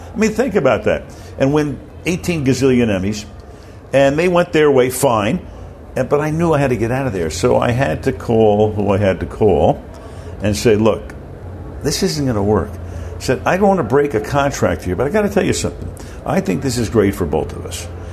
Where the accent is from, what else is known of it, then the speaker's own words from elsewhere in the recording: Brooklyn, New York, United States; When I'm a kid, and I'm growing up in Brooklyn, and my father takes me to Ebbets Field and to the New York football Giants games, to the Knicks, to the Rangers, to everything.